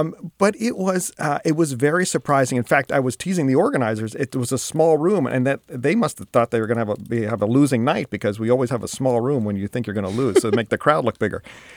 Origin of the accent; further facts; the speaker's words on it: Pittsburgh, Pennsylvania, United States; Everybody we're talking about would be called, would be like Che Guevara, where I grew up in Pittsburgh.